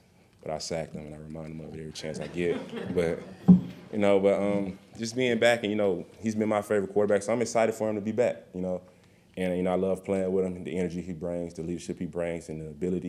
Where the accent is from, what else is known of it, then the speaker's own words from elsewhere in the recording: Atlanta, Georgia, United States; So I grew up in Atlanta. We were Falcon fans growing up.